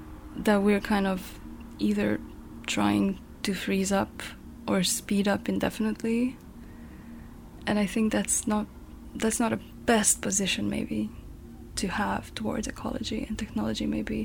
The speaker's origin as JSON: {"language": "English", "town": "Zagreb", "region": "City of Zagreb", "country": "Croatia", "said": "I'm from Zagreb, and I'm an intermediate artist."}